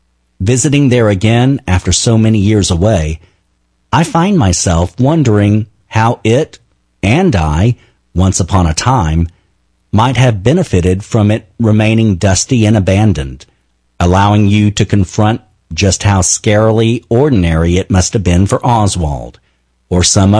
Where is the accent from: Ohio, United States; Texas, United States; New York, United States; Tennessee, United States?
Texas, United States; Arlington; Of course, the fact that Dealey Plaza was so close to my hometown of Arlington played a major role in fostering my ghoulish pastime.